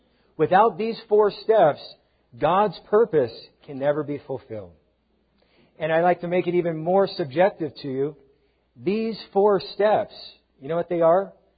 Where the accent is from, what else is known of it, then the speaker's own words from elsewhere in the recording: Riverside, California, United States; Me too. I'm from Riverside. All the smog, it ends up right in Riverside. Yeah. We get all the smog. Sometimes we can't even see the mountains in our backyard because the smog is so thick.